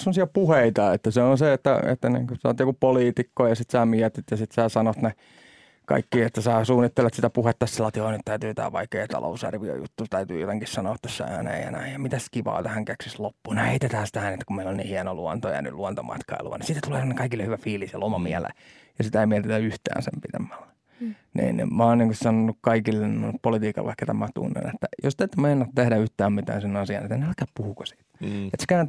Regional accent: Tampere, Pirkanmaa, Finland; me ollaan Pispalasta ja tykätään kannattaa paikallisuutta

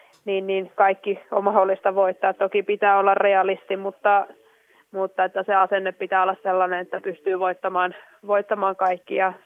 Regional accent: Ikaalinen, Pirkanmaa, Finland; kyllä mä aina muistan sanoa, että mä oon Ikaalisista ja se Ikaalisiin on kiva tulla, se on pieni paikka ja siellä on hyvä rauhoittua ja siellä on kuitenkin lapsuus ja nuoruus vietetty

